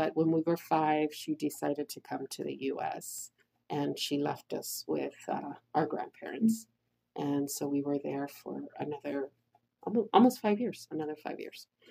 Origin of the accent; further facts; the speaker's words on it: Nayarit, Mexico; also born or lived in Puerto Vallarta; So I always say I'm from Nayarit. But my birth certificate says Puerto Vallarta, Jalisco. I was only born there.